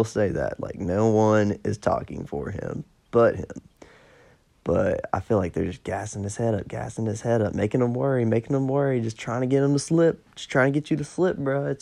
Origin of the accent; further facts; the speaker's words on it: Columbia, Tennessee, United States; now in Murfreesboro, United States; You know, I'm from Columbia, but when we moved to Murfreesboro